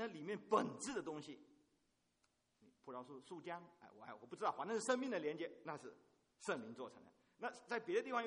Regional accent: Fujian, China; 那我是从福建农村来的，我小的时候山上去砍柴，

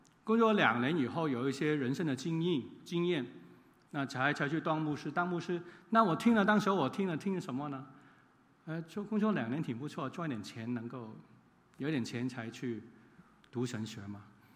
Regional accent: Hong Kong; 那另外一个事情呢，就我是香港来的

